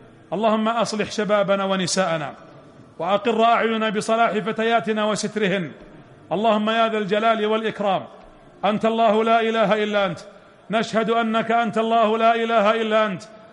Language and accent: Arabic; Saudi Arabia; واجعل بلادنا المملكة العربية السعودية آمنة مطمئنة